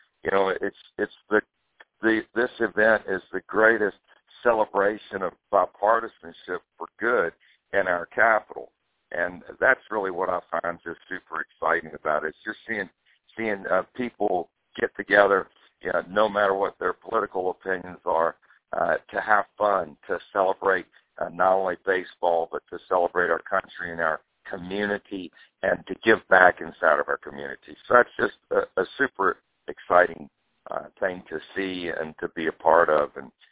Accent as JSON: {"language": "English", "town": "Culpeper", "region": "Virginia", "country": "United States", "tie": "born or raised there", "said": "Yeah, I'm my hometown's Culpeper, Virginia, so I think we're exactly 90 miles away from Washington, D.C."}